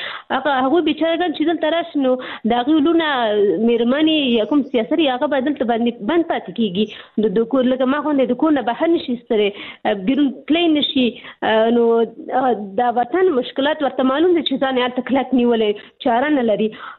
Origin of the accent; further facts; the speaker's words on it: Pakistan; زه په پاکستان کې پیدا شوی یم، هلته مې ژوند تیر کړی، تر لسنه پورې ما درس ویلی،